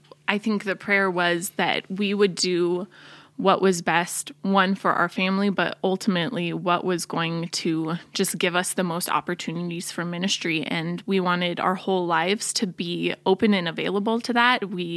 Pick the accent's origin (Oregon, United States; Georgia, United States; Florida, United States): Oregon, United States; Portland; So I grew up in Portland, Oregon, and then I went to school at Bozeman